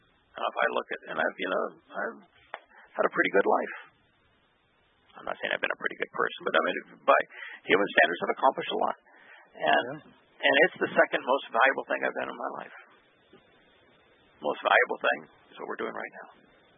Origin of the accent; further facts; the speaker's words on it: Charlottesville, Virginia, United States; There's a restaurant called Mission Barbecue in my hometown.